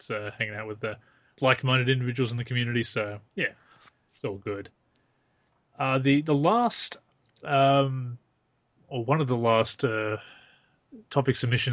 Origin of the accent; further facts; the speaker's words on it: Australia; But we're Australian, we can't say that.